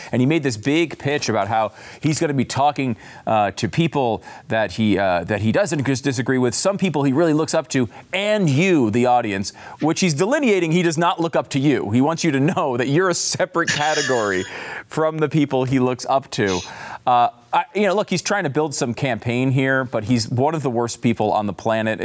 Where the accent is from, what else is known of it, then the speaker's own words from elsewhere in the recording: East Coast, United States; I'm from the East Coast.